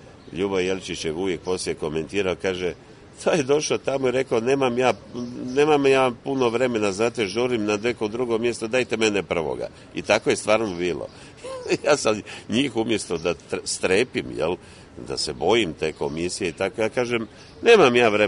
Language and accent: Croatian; Tisno, Šibenik-Knin County, Croatia; Kao dijete živio sam u Dalmaciji, dakle govorimo o početku 60. godina, to je jedno malo mjesto, tjesno u to doba, a sada se zove Tisno, vraćeno mu je prvotno ime od prije Drugog svjetskog rata.